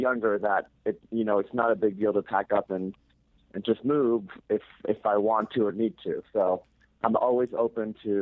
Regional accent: Argentina; moved away as an adult; also born or lived in Connecticut / Venezuela / New York / Seattle; now in Las Vegas, United States; I was born in Argentina, and when I was younger, I moved around. I lived in Connecticut, then Venezuela, then back to Argentina. At 18, went to New York, where I did my bachelor's and a master's degree. Then over to Seattle, and currently I am in Las Vegas

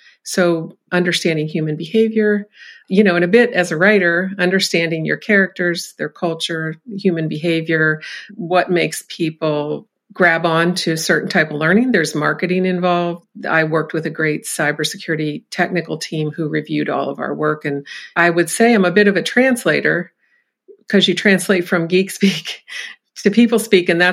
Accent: Erie, Pennsylvania, United States; I'm actually born and raised in Erie, but my mother is from the Pittsburgh area, from a small town outside of Pittsburgh, which I actually used in my first novel.

